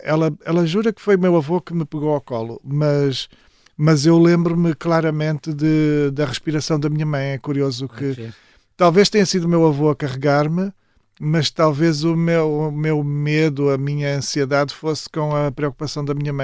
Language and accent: Portuguese; Guimarães, Norte, Portugal; also born or lived in Saurimo, Angola; Vivíamos em Guimarães, naquela altura estávamos em casa da família em Guimarães